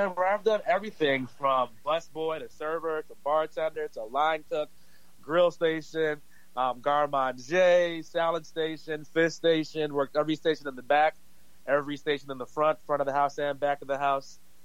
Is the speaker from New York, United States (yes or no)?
no; New Jersey, United States; and I'm New Jersey.